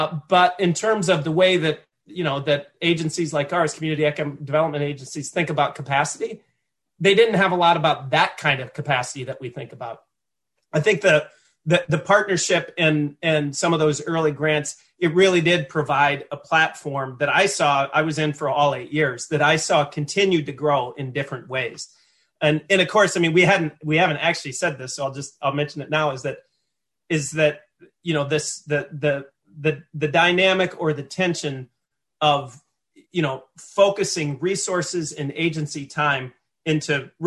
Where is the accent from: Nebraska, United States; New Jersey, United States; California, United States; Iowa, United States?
Iowa, United States; Waverly; One is my home state of Iowa, Waverly, Iowa, floods of 2008.